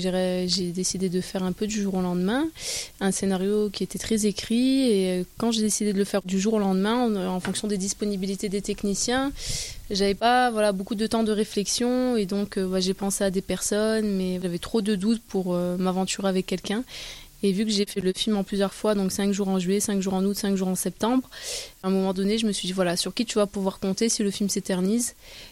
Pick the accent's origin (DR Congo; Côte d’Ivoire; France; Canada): France; Marseille, Provence-Alpes-Côte d'Azur; also born or lived in Manosque; Alors, donc moi je suis née à Manosque, originaire de Marseille